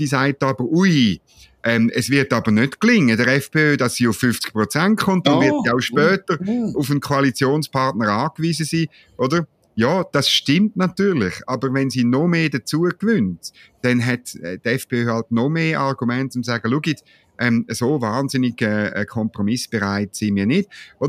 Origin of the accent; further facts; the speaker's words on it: Switzerland; Man fragt sich als Schweizer.